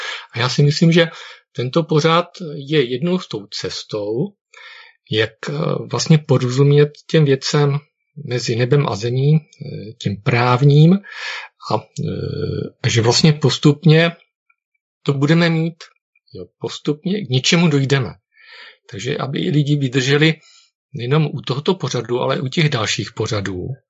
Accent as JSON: {"language": "Czech", "region": "Zlín Region", "country": "Czechia", "said": "Já jsem součástí takové skupinky, které u nás na Valašsku"}